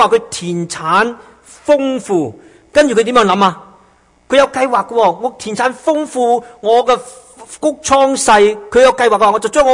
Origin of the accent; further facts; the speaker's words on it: China; 当我们中国人常时讲五福临门的时候